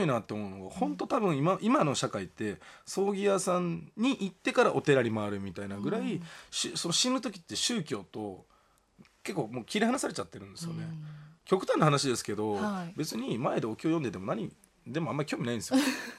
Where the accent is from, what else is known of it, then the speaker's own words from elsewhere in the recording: Wakayama, Japan; moved away; 僕も田舎出身で東京に出てきますよね